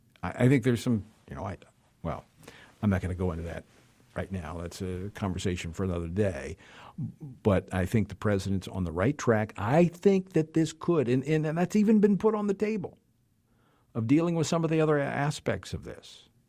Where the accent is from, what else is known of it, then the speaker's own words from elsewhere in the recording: Louisiana, United States; I was talking with some officers with Homeland Security in my home state of Louisiana during the Christmas break